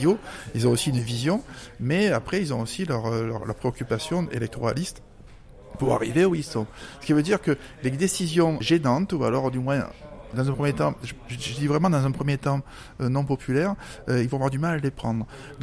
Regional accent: Marseille, Provence-Alpes-Côte d'Azur, France; Je suis Marseillais de souche, ça s'entend.

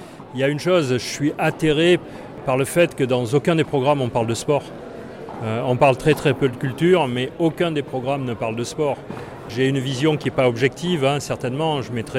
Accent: Marseille, Provence-Alpes-Côte d'Azur, France; c'est Marseille. Je suis Marseillais.

